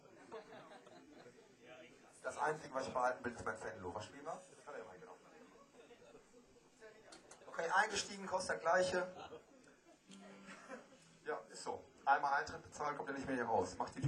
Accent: Düsseldorf, North Rhine-Westphalia, Germany; Ja, wir kommen ja aus Düsseldorf, das müsst ihr verstehen.

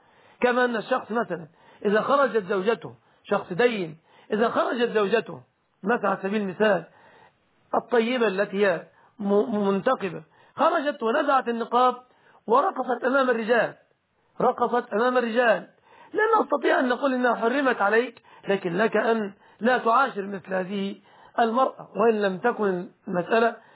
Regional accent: Egypt; الرقص في دول الخليج ليس كالرقص عندنا في بلادنا مصر.

